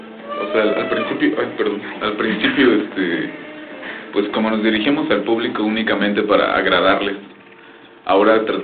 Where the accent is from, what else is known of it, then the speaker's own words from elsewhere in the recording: Chalco, State of Mexico, Mexico; Sí, yeah, así es, somos de Chalco.